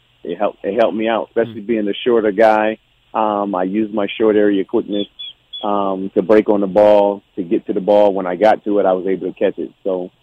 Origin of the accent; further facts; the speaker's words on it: New Jersey, United States; I like the bricks in the city because I'm from Jersey.